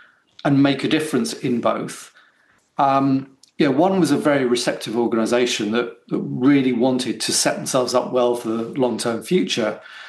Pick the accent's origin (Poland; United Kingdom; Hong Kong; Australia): Hong Kong; One, I grew up in Hong Kong. I did a lot of sailing out there.